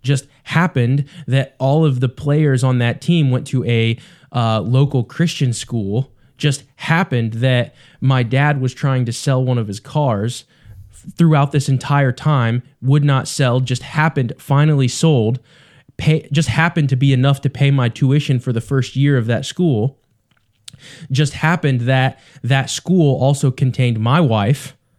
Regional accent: Indiana, United States; now in Ohio, United States; I grew up in Indiana, right?

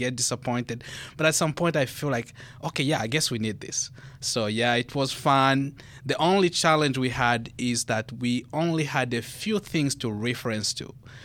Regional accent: Solwezi, North-Western Province, Zambia; I grew up in a small town, the then small town called Solwezi. It's in the northwestern part of Zambia. Zambia, located in the south central of Africa.

